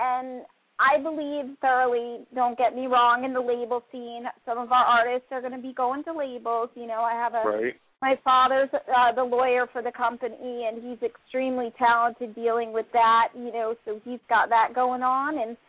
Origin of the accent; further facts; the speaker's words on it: New York, United States; I am from New York. It's so funny. I'm headed, you know, south. I'm never looking back.